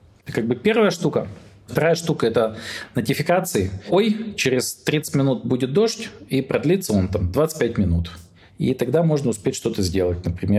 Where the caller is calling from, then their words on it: Zurich, Switzerland; Я звоню из Цюриха.